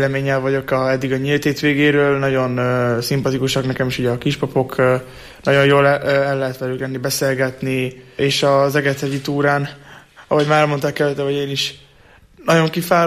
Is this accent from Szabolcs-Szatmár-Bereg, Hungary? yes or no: no; Eger, Heves, Hungary; vagyok, 15 éves, elsős vagyok a Gárdonyi Géza Ciszterci gimnáziumban, és Egri vagyok.